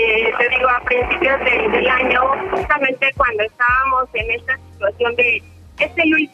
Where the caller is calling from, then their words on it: State of Mexico, Mexico; El Estado de México.